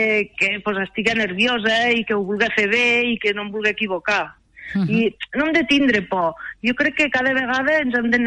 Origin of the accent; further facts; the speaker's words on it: Almenar, Catalonia, Spain; Jo estic molt orgullosa de ser de poble. Jo soc d'Almenar i m'estimo molt el meu poble. I llavors, ser rural per mi és viure Almenar en un conjunt, en una comunitat, tota que és pagesa, que és agrícola